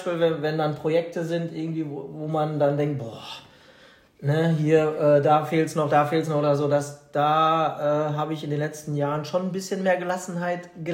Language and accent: German; Germany; leider auch meine deutsche Akkuratheit oder so